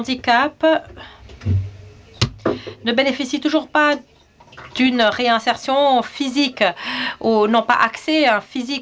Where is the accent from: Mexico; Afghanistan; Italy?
Afghanistan; Je viens de l'Afghanistan.